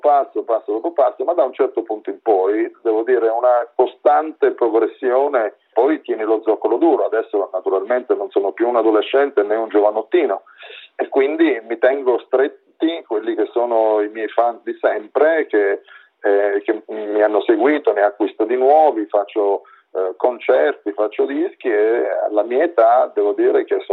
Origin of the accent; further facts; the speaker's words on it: Penne, Abruzzo, Italy; Io sono di Penne, provincia di Pescara